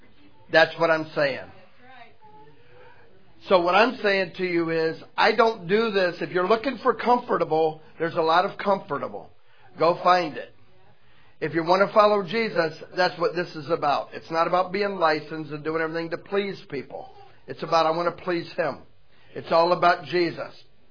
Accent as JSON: {"language": "English", "region": "Florida", "country": "United States", "tie": "born or raised there", "said": "When I grew up in Florida"}